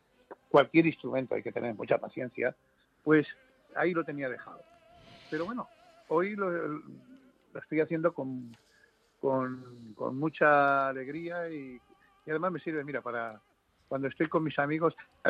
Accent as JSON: {"language": "Spanish", "region": "Valencian Community", "country": "Spain", "said": "yo elegí hacer este himno para mi tierra. Porque desde pequeño siempre me impactó y es algo que yo he regalado a mi tierra, a los valencianos"}